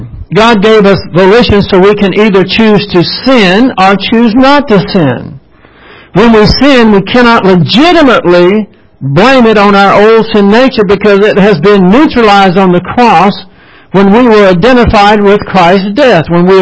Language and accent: English; the South, United States; I'm a Southerner, most of y'all are Southerners.